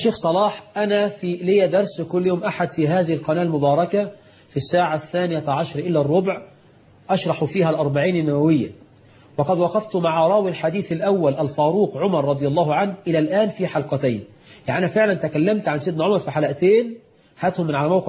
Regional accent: Egypt; رش الميه عندنا في مصر عاده

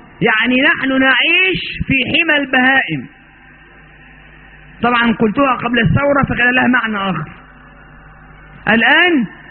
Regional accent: Egypt; لكن عندنا في مصر

